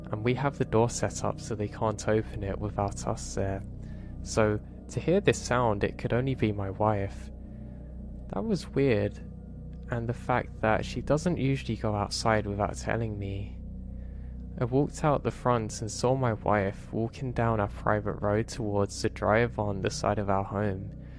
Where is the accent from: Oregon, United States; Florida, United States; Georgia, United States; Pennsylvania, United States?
Oregon, United States; also born or lived in Las Vegas, United States; Now me growing up in Oregon, I love the rain. And for the past 10 years, we lived in Vegas